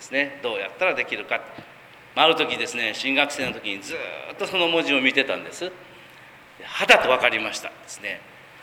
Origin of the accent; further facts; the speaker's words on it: Tateno, Kumamoto, Japan; 自分の田舎に3年前に帰って、熊本縦野駅にですね、